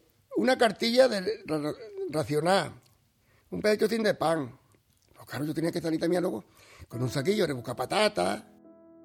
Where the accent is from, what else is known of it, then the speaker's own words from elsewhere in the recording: Palma del Río, Andalusia, Spain; moved away; Y a mi Palma también me ayuda mucho, porque me crié allí, conozco muchas cosas, pero bueno, yo tuve que salir de Palma también, porque yo allí no podía triunfar, porque no había medio, no había nada